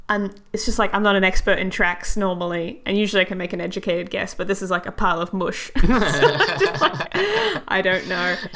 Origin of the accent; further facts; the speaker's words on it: Australia; We live in Australia. I mean, we're from Australia. I've never even seen snow.